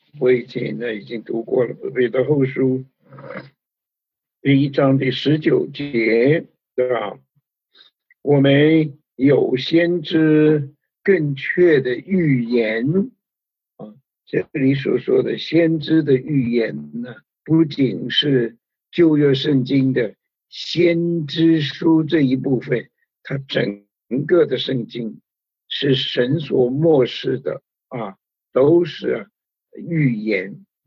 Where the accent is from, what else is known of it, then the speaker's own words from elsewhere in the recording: China; 我们中国人的这个儒家的学说孔孟之道啊，讲了很多道理，但是没有一个讲到啊身后的事情